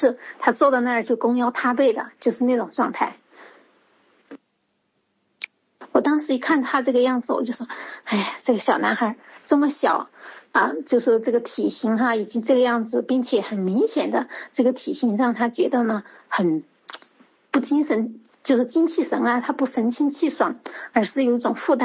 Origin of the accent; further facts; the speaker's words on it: Sichuan, China; accent: Sichuanese; 用我们四川话说